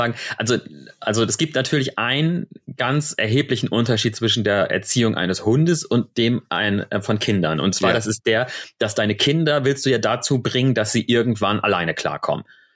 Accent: Emden, Lower Saxony, Germany; da, wo ich groß geworden bin, Enten, das ist eine Stadt in Ostfriesland halt, ne, das ist aber Stadt, also das ist jetzt nicht Hamburg, ne. Ich glaube, die haben so zwischen 50 und 60.000 Einwohner. Ne? Also das ist eine Kleinstadt.

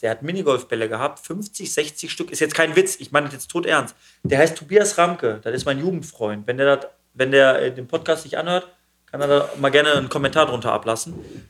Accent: Vonderort, North Rhine-Westphalia, Germany; ich bin ja in Vonderort groß geworden, da ist ja eine gute Ecke.

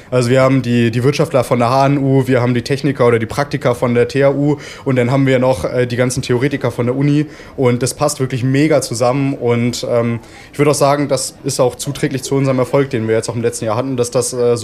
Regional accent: Northern Germany, Germany; born there; moved away as an adult; now in Ulm, Germany; ich bin 24 Jahre alt, ich komme gebürtig aus Norddeutschland, also von der Nordseeküste, bin dann nach meiner Lehre als Informatiker zum Studieren hier nach Ulm gezogen

